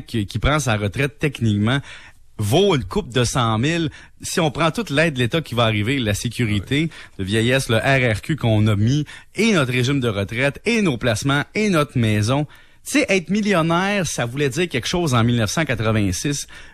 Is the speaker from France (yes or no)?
no; Salaberry-de-Valleyfield, Quebec, Canada; moi, je viens d'Alléfield, hein, puis il y a beaucoup d'aide aux gens défavorisés à Alléfield